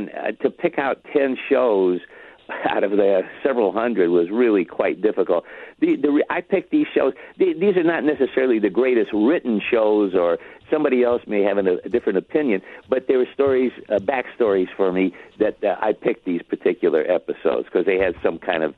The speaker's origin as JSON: {"language": "English", "town": "Toledo", "region": "Ohio", "country": "United States", "said": "And, of course, I come from Toledo."}